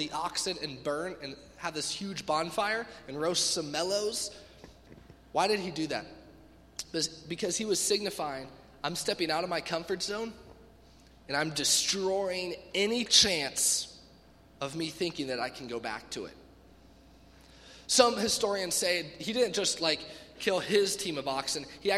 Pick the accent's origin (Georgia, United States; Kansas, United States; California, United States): Kansas, United States; I'm from Kansas. I should know this, right?